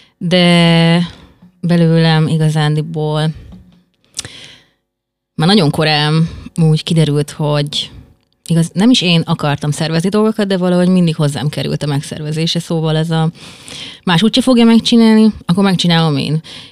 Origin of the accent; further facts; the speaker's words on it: Kaposvár, Somogy, Hungary; És 15 éves voltam, én kaposvári vagyok, ott is nőttem fel